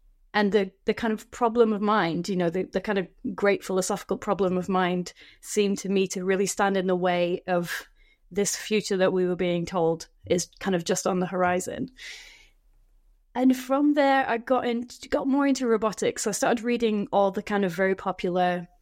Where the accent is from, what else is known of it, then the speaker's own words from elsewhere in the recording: Yorkshire and the Humber, United Kingdom; now in Glasgow, United Kingdom; I'm a writer of fiction and nonfiction based in Glasgow here in Scotland, though I'm originally from Yorkshire.